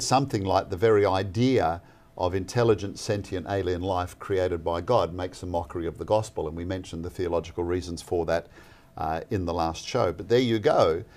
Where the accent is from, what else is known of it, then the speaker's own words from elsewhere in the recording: Australia; in my home country of Australia